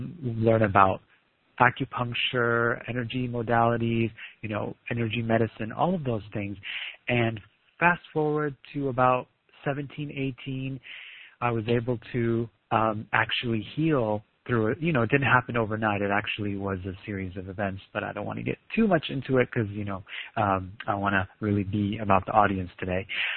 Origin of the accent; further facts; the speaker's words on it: Lebanon; I was born in Lebanon and grew up in a civil war in the 80s and early 90s.